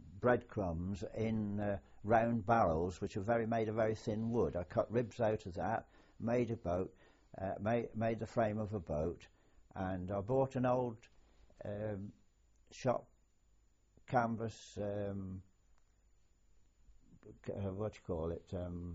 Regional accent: Andover, South East England, United Kingdom; also born or lived in Kingston, Portsmouth; I was brought up until the age of 12 by my grandparents at Andover in Hampshire.

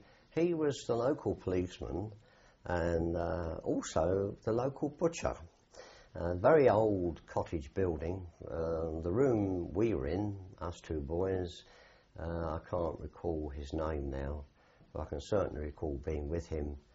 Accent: London, United Kingdom; I was brought up in North London. Well, my family lived in North London, although they originated in Hertfordshire.

